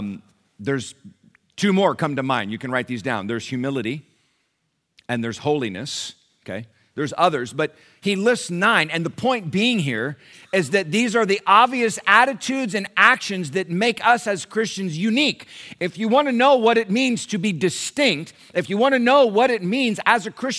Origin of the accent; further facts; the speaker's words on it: Sacramento, California, United States; also born or lived in Germany; when I was born in Germany, and we were there for a little while, and then my dad got assigned to California.